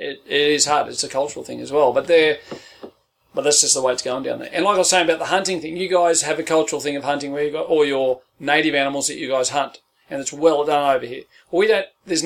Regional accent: Australia; The reason I'm got the guys coming after me, realistically, is because I'm an Australian.

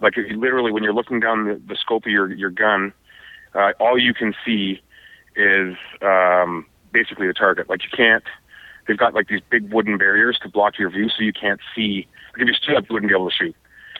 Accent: Scarborough, Ontario, Canada; born there; also born or lived in Windsor / Detroit; now in Drummondville, Canada; I'm originally from, I was born in Scarborough, Ontario, moved down to Windsor, Ontario, where I lived for many years, and then actually almost married an American girl on the Detroit side. Lived in Detroit for a little while, and then moved from Detroit and ended up in Drummondville, Quebec.

